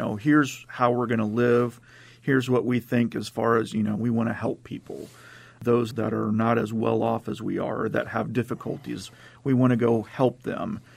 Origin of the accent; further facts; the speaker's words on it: Springfield, United States; And I grew up in Springfield, born and raised. Took some time off and went to Kirksville for a minute to go to college, and then came back home